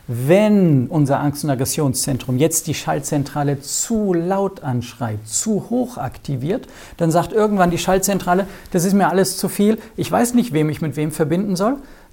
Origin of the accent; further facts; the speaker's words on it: Ramstein, Rhineland-Palatinate, Germany; in dem Fall von Rammstein war es so gewesen, es war so wichtig, weil es ja in meinem Heimatort passiert war